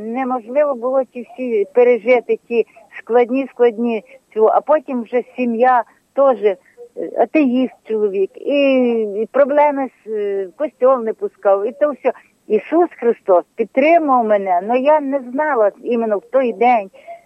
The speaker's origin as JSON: {"language": "Ukrainian", "town": "Kamianets-Podilskyi", "region": "Khmelnytskyi Oblast", "country": "Ukraine", "said": "я з Кам'янця-Подільського."}